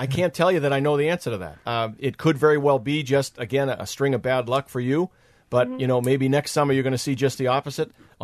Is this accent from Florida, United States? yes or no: no; Massachusetts, United States; When I was a little kid, I was growing up in Massachusetts, and I loved snowstorms.